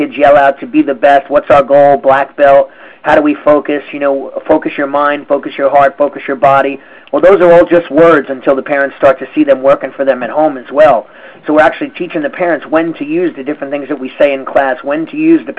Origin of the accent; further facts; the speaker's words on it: New York, United States; I'm from Long Island, New York. I own Long Island Ninjutsu Centers.